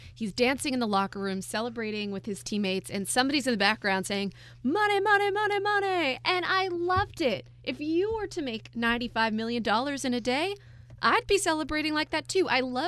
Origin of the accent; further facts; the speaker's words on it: Massachusetts, United States; I am born and raised in Massachusetts, so I can't help it. It's in my blood